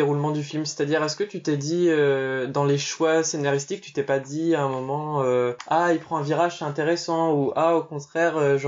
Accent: Tours, Centre-Val de Loire, France; du coup je suis pas de Paris, moi je suis de Tours.

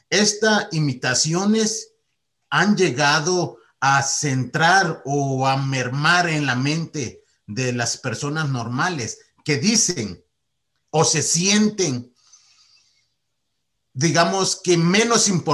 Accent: Mexico; están muy por debajo de todos nosotros como mexicanos.

